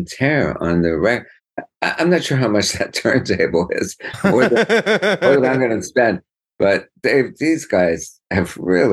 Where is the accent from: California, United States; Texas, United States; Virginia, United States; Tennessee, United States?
California, United States; Redondo Beach; also born or lived in Minnesota; I grew up in Redondo Beach, right?